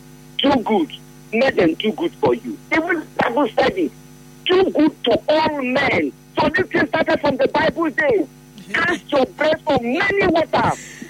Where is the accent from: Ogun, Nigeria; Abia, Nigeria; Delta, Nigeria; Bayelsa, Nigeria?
Bayelsa, Nigeria; And I'm also from Bayelsa State.